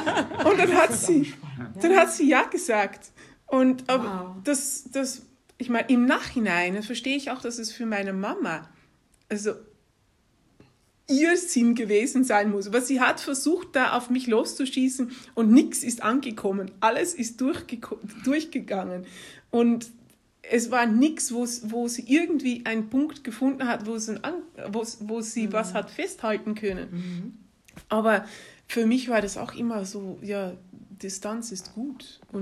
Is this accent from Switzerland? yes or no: no; Netherlands; German is a second language; Also meine Eltern sind holländisch und also ich bin in Holland groß geworden und habe die Familien dort gesehen.